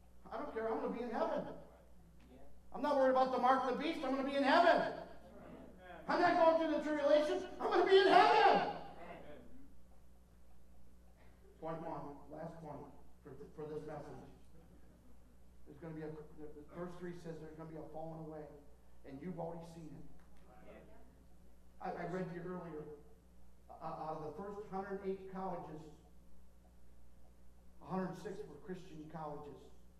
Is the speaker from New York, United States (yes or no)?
no; Ohio, United States; I'm a Buckeye.